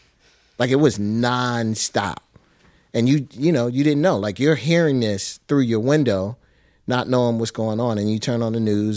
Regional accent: Philadelphia, Pennsylvania, United States; I am. I'm from 57th and Rodman, which is right next to 57th and Cedar, which is between Baltimore Avenue and Market Street

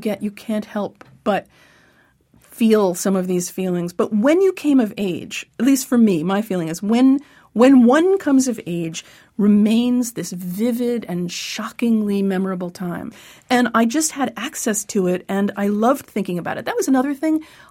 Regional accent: Syosset, New York, United States; I grew up on Long Island in Syosset, and all, otherwise known by its Native American name, Exit 43.

